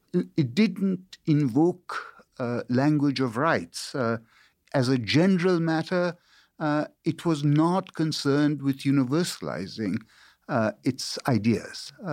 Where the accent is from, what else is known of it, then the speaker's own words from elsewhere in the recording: India; also born or lived in China / United Kingdom; so I grew up in India and China and Britain.